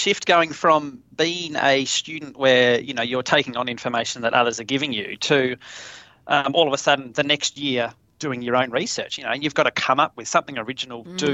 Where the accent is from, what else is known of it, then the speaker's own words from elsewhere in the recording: Tasmania, Australia; growing up in Tassie